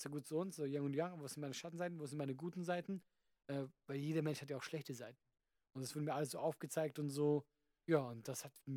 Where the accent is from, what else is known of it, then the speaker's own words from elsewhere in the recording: Bad Kreuznach, Rhineland-Palatinate, Germany; weil ich habe da meine Vorpremiere gehabt und Bad Kreuznach, du, ey, ich komm daher